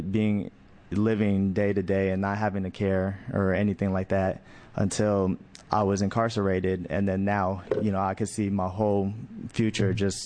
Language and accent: English; Oakland, California, United States; I grew up in East Oakland, California, and it was an impoverished area, and it was plagued with a lot of gang warfare and drug trade.